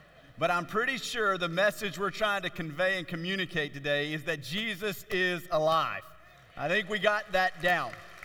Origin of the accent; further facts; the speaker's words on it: Louisiana, United States; You know, I've told the church before, I'm from Louisiana. It's where I grew up.